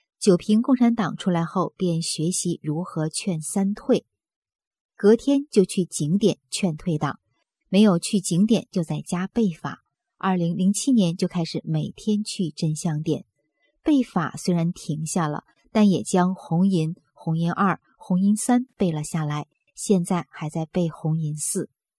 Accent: China; moved away; 我小时候在国内长大，

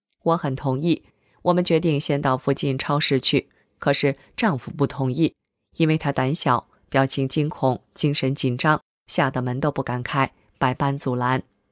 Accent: Wuhan, Hubei, China; 告诉他们我们是武汉来的，讲了武汉病毒的真相。

